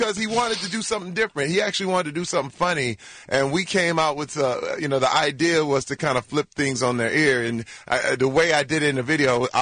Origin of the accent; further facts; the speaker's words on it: Flint, Michigan, United States; I come from Flint, Michigan, and I grew up in the crack epidemic, and it's literally a miracle that I'm still here and not in jail